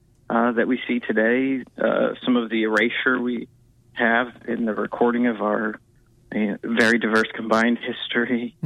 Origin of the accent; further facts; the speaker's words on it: Texas, United States; it only takes me thinking a bit about myself growing up in Texas and what that felt like